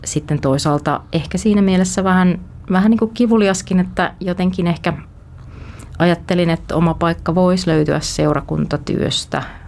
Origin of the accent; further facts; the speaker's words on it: Lapua, South Ostrobothnia, Finland; Mä oon kasvanut Etelä-Pohjanmaalla, Lapualla ja oon perheen suus.